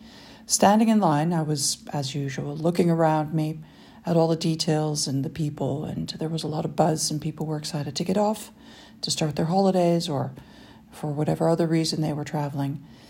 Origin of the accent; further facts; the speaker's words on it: Amsterdam, North Holland, Netherlands; it was taken on a trip from Amsterdam, my hometown, to England to visit my siblings.